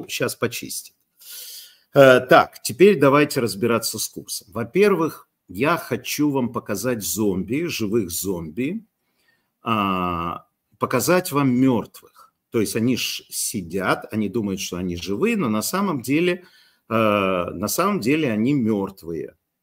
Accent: Horlivka, Donetsk Oblast, Ukraine; born there; у меня все родственники по папе с Черкаса, мамины москвичи, сама я родилась в Горловке, куда мои родители приехали

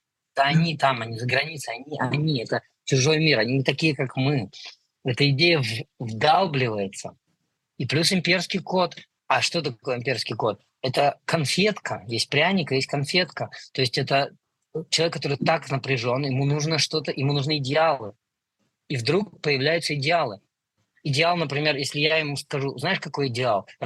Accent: Russia; я вырос на Байкале

